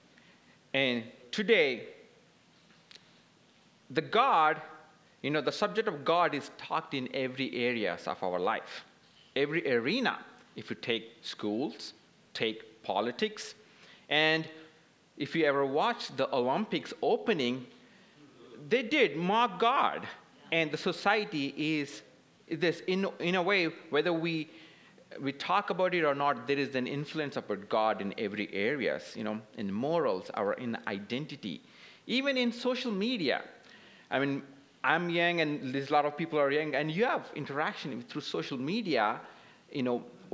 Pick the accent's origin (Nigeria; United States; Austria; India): India; I grew up in Christian. I grew up in India.